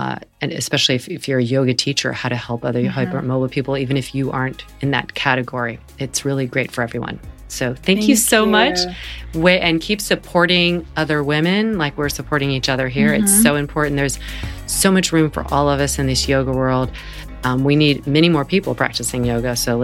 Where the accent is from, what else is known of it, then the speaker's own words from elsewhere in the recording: North Carolina, United States; I'm from North Carolina, but it is really precious.